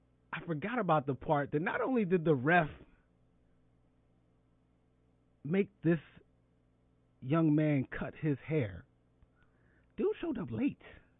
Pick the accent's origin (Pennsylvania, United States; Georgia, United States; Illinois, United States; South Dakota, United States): Pennsylvania, United States; Philadelphia; Shoot, in my hometown of Philly where I grew up